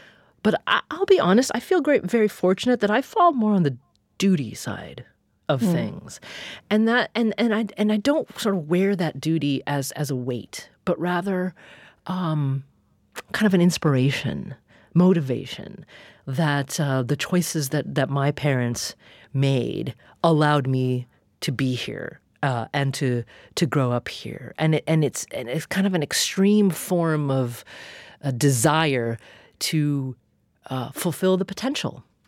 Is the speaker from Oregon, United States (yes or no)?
yes; Corvallis, Oregon, United States; Happened to be my hometown of Corvallis, Oregon.